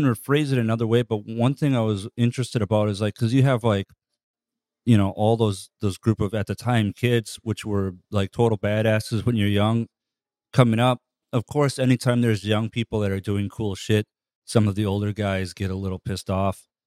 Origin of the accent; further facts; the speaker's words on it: United States; how I pronounce them, because I'm American.